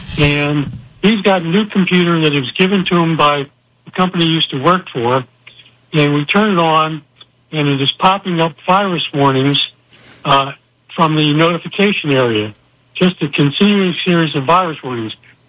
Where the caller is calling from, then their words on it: Jenkintown, Pennsylvania, United States; also born or lived in Pittsburgh; Jenkintown, Pennsylvania, just north of Philadelphia.